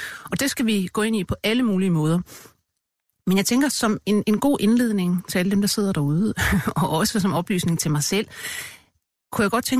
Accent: Risgård, North Denmark Region, Denmark; Noget af det tidligste, jeg husker fra min barndom i Risgård

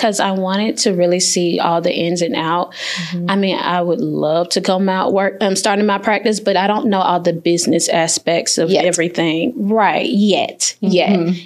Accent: College Park, United States; Yes, I'm pretty much in my backyard. I'm from College Park.

